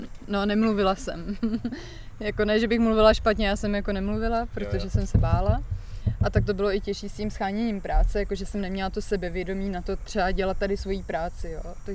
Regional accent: Bohemia, Czechia; moved away as an adult; now in Canada; přijela jsem z Čech, kde jsem byla manažérka

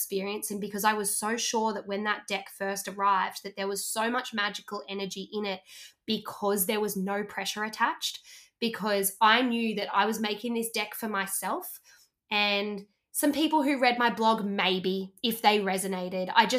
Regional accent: Australia; I am from Australia though. We are the land down under. So we are far away from the rest of the world.

